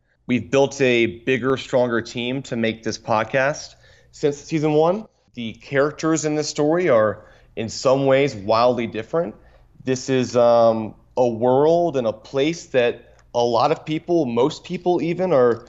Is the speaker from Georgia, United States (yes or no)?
yes; Kennesaw, Georgia, United States; I grew up in Kennesaw.